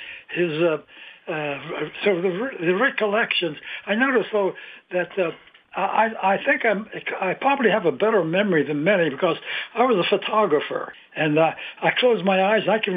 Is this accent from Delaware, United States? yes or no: yes; Delaware, United States; also born or lived in Camden, New Jersey; Well, I was born in Camden, New Jersey, and my father passed away when I was quite young, and we moved down here to Delaware with my mother's brother lived. So I went all through the high schools, all the schools in Delaware.